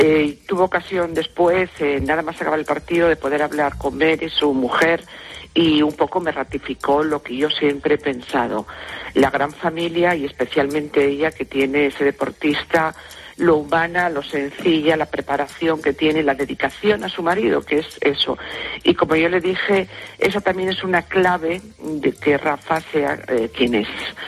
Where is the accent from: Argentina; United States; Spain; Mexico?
Spain; Oviedo, Asturias; soy de Oviedo